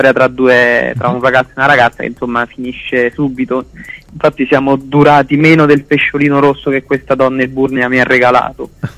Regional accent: Molise, Italy; dalle parti mie, io sono molisano

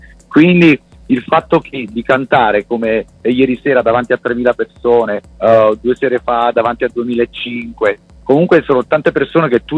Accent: Naples, Campania, Italy; Comunque io sono partenopeo, arrivo da Napoli, quindi la musica lì è molto sentita, no?

